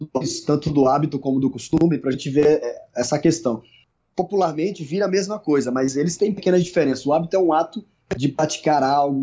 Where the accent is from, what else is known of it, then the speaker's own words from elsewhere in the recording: Aracaju, Sergipe, Brazil; also born or lived in Paraná; eu sou de Aracaju, Sergipe, na verdade sou natural lá do Paraná, mas sempre morei aqui.